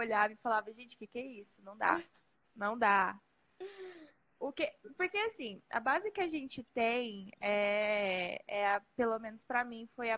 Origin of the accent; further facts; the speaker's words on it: Porto Alegre do Norte, Mato Grosso, Brazil; Então, eu sou do interior do Mato Grosso, Porto Alegre do Norte.